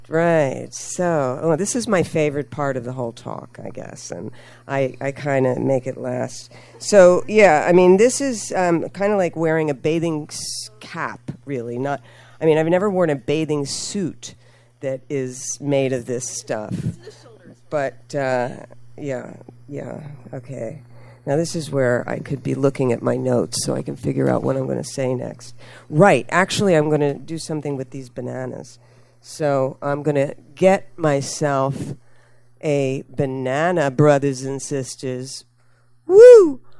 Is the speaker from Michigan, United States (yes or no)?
no; Philadelphia, Pennsylvania, United States; in Philly, my hometown.